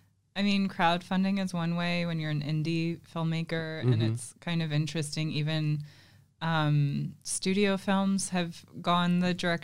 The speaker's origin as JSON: {"language": "English", "region": "Michigan", "country": "United States", "tie": "born or raised there", "accent": "Michigan", "said": "I grew up in Michigan, but okay. I really hated the Michigan accent."}